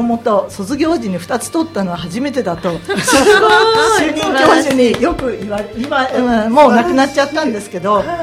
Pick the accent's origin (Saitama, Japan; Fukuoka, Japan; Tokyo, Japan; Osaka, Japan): Tokyo, Japan; Itabashi; born there; 私は東京の板橋区で生まれました。1955年生まれの羊年ヤギ座の B 型です。